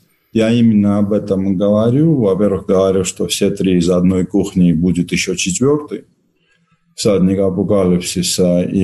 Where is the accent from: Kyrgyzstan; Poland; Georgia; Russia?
Georgia; Tbilisi; когда я рос в Тбилиси